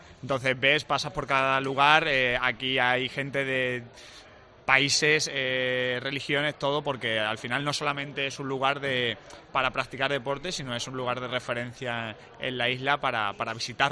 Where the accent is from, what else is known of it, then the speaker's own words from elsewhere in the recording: Extremadura, Spain; Soy extremeño.